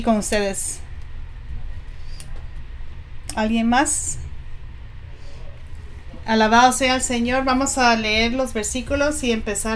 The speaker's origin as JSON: {"language": "Spanish", "town": "Qingdao", "region": "Shandong", "country": "China", "said": "Vengo de la China y vengo de una provincia que se llama Qingdao."}